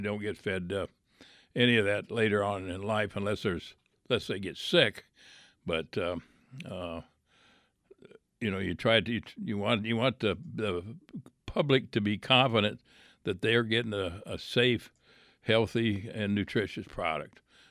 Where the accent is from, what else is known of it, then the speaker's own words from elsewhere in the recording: Iowa, United States; like when I grew up in Iowa, a lot of people had them outside